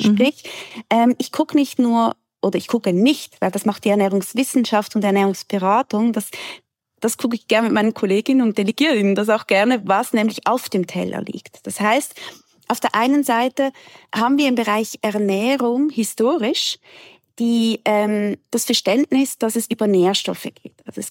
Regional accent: Switzerland; accent: Swiss; ich wohne in der Schweiz, das heißt, man hört das natürlich aus meinem Dialekt ganz klar raus, dass ich Schweizerin bin.

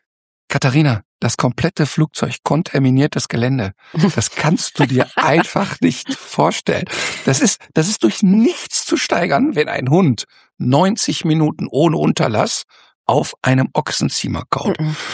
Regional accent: North Rhine-Westphalia, Germany; Ich komme nämlich ursprünglich aus dem Ruhrgebiet.

